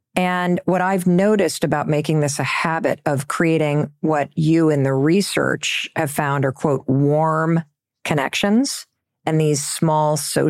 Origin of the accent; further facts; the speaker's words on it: Midwest, United States; I always said it was because I grew up in the Midwest.